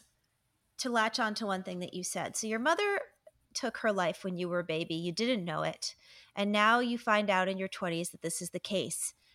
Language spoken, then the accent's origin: English; New York, United States; I can hear in your voice you're a New Yorker. I am a New Yorker.